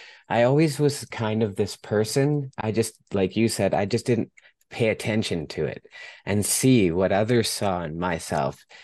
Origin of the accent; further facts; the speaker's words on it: British Columbia, Canada; So as I said, I'm from Vancouver Island.